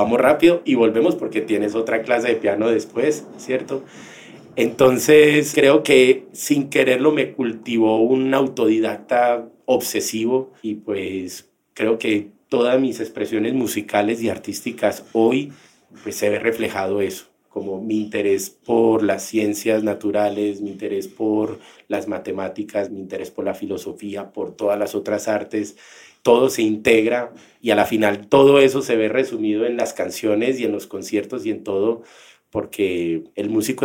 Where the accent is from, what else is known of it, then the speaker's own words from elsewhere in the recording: Colombia; siempre estamos un poco soberbios como colombianos diciendo, no, es que vinimos del país más diverso y más rico del mundo